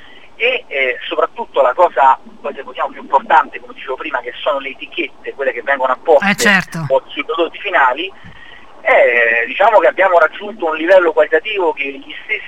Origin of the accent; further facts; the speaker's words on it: Rome, Lazio, Italy; la capitale in questo momento non sta brillando di lustro, e lo dico da romano